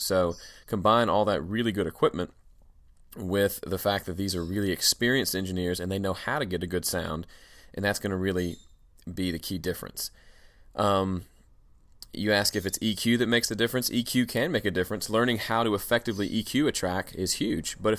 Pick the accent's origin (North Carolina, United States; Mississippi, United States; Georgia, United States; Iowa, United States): Mississippi, United States; Yazoo City; So I am broadcasting live from my hometown of Yazoo City, Mississippi, so eat your heart out.